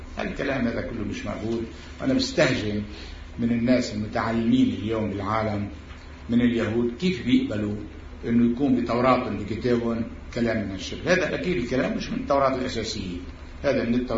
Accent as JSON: {"language": "Arabic", "country": "Lebanon", "said": "الجنة كانت بجبال الأرز عندنا بلبنان"}